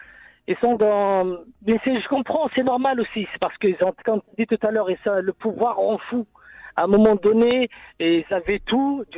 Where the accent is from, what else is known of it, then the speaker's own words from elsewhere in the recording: Algeria; J'espère, Inch'Allah, que ça va aller qu'on lève la tête devant les autres pays pour dire que voilà, nous, on est des Algériens.